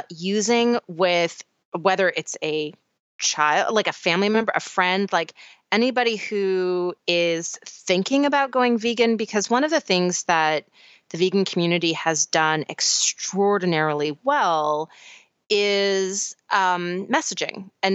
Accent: Canada; Oh, let me just brag about my home country for a second

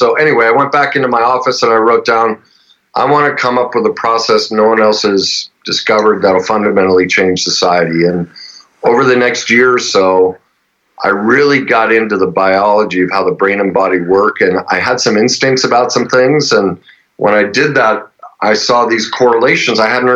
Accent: Denver, Colorado, United States; moved away; Well, from Denver, and born and raised there, moved here about 5 years ago. I played pro hockey and pro golf, so I kind of lived everywhere, but mm-hmm. Denver was always home.

